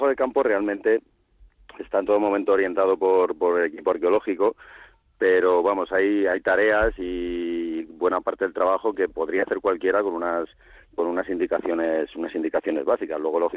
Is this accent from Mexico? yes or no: no; Villarejo, Spain; born there; yo que además soy vecino de Villarejo y nacido aquí